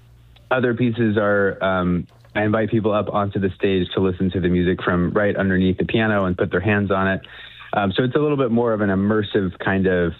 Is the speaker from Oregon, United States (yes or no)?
yes; Oregon, United States; I grew up in Central Oregon, you know, hunting, fishing, backpacking, kayaking, spending as much time as I could outside